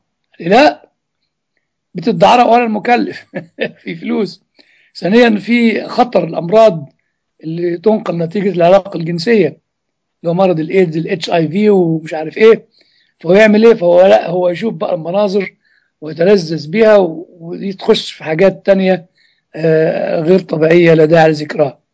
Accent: Egypt; now in United States; ودي أعتقد بعضها موجودة عندنا في مصر المكان كلها، وربما موجودة بكثافة أكثر من موجودة في أمريكا أنا ما أعرفش

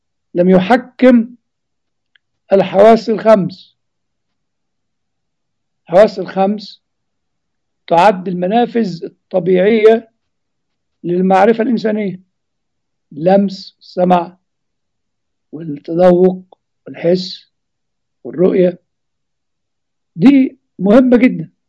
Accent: Egypt; هو الكلام ده كان بيتقال عندنا في مصر من حوالي 30-40 سنة، وربما لسه بيتقال.

